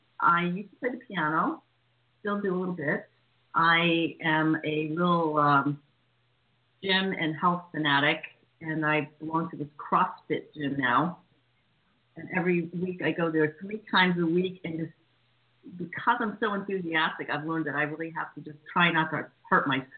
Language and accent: English; United States; But just to fill in some of the gaps there, I grew up in the States.